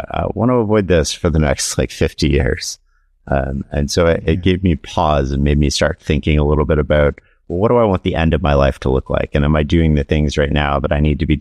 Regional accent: Canada; I being a Canadian

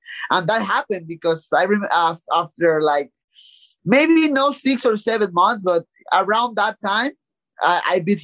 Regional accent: Tijuana, Baja California, Mexico; I'm from Tijuana and he lives there, I think so.

